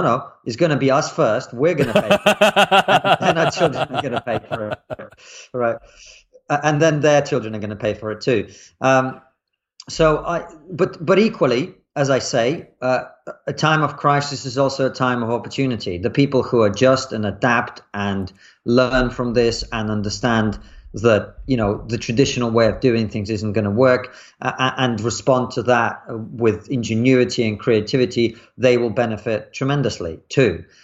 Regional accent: Russia; Well, I grew up in Russia in the 90s, immediately during and after, well, before as well, but before, during, and after the collapse of the Soviet Union.

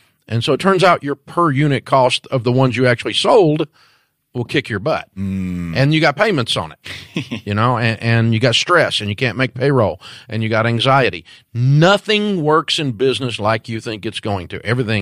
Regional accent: Antioch, Tennessee, United States; I'm from Antioch, Tennessee.

